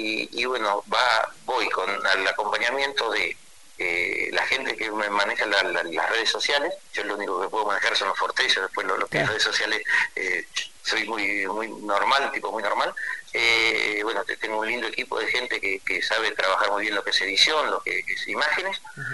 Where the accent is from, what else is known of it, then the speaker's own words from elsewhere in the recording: Río Colorado, Argentina; also born or lived in Algarrobo; yo soy nacido en Río Colorado porque creo en Algarrobo, mi madre es de Río y mi padre Algarrobo. Entonces, bueno, nos repartimos... vivimos un ratito en cada lado, pero en realidad … son de Algarrobo